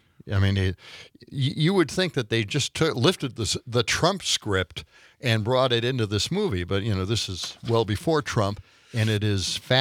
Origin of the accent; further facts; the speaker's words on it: Milwaukee, Wisconsin, United States; Milwaukee has fantastic breweries. I grew up in Milwaukee.